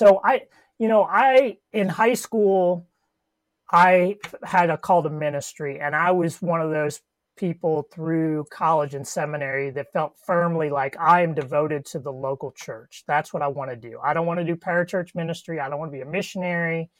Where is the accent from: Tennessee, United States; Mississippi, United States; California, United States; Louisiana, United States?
Louisiana, United States; New Orleans; I am from New Orleans, born and raised in New Orleans. I was raised in, as many New Orleanians are, in a Roman Catholic family that wasn't very committed to religion.